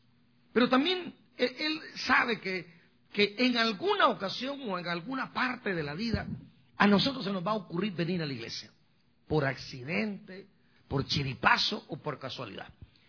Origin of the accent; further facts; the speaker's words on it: Mexico; now in United States; hasta los que vivimos aquí que decimos que somos US, somos mexicanos.